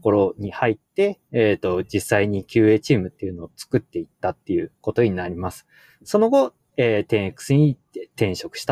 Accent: Chiba, Japan; 特に自分は千葉出身なので

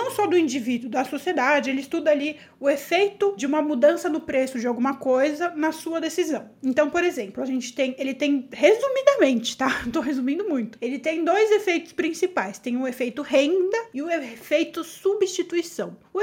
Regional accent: Brazil; porque eu sou brasileira

